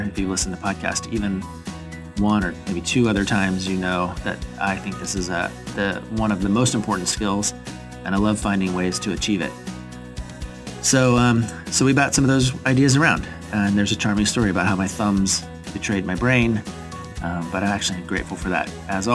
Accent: Virginia, United States; I recorded this episode in my hometown in Virginia.

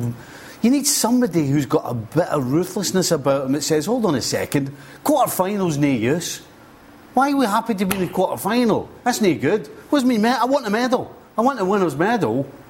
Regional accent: Scotland, United Kingdom; As a Scotsman, I'm delighted.

